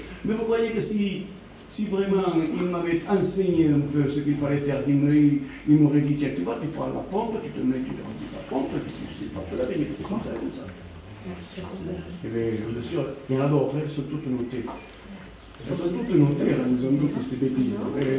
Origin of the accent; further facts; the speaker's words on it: Villefranche, France; moved away; Je suis parti de Villefranche en 1915.